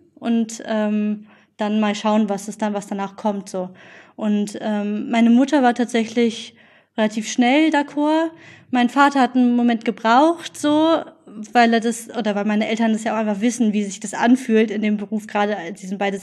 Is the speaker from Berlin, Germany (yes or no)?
yes; Berlin, Germany; also born or lived in Bonn; Ich bin in Spandau tatsächlich geboren, aber bin in Charlottenburg aufgewachsen.